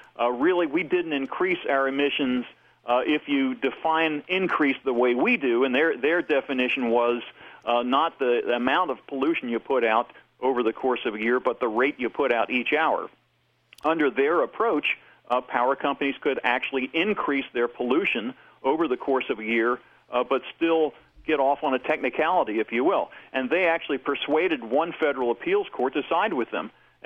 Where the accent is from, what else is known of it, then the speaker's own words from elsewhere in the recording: Maryland, United States; even my home state of Maryland recently passed a law in the state legislature